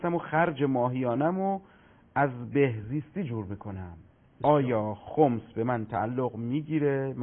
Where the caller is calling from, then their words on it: Tehran, Tehran Province, Iran; از تهران هستم.